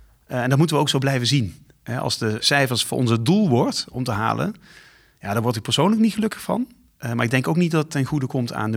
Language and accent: Dutch; Lieshout, North Brabant, Netherlands; En ik vind het altijd fijn om te kunnen zeggen dat we uit Lieshout komen. En dat we dan kunnen vertellen dat het een verdomd mooi dorpje is.